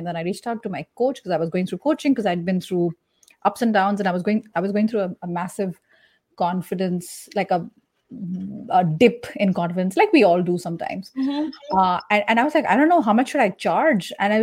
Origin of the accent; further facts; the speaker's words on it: India; moved away as an adult; also born or lived in Uruguay / Chile; I am originally from India, born and bred, and moved to South America around like in my mid-20s. Lived in Uruguay and Chile.